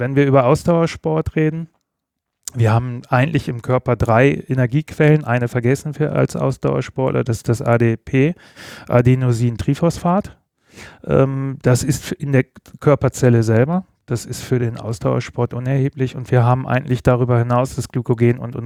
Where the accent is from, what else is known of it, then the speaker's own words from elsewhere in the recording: Bremen, Germany; born there; Nee, ich bin tatsächlich gebürtiger Bremer